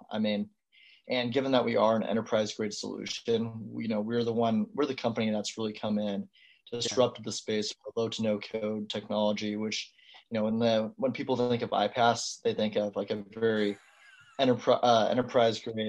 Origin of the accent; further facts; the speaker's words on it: California, United States; So I was born here in California. So like Bay Area. Yeah, I grew up, you know, really locally.